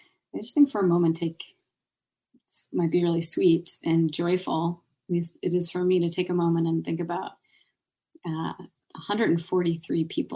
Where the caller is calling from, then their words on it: Concord, Massachusetts, United States; And I'm calling in from Concord, Massachusetts, which is near Boston